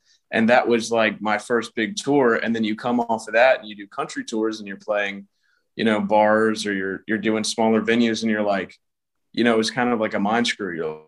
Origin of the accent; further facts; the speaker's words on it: Atlanta, Georgia, United States; I'm from Atlanta, Georgia, actually.